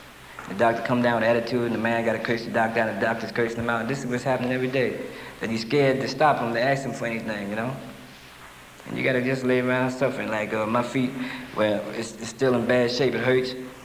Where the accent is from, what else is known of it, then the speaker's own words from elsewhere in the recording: New York City, New York, United States; I'm from New York City